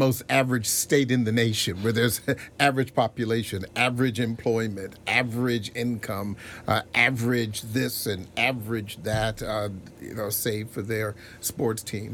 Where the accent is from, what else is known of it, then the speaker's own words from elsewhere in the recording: Lanham, Maryland, United States; I grew up in Lanham, which is the Lanham of 1968 when my family moved there, is very, very different from the Lanham of 2023.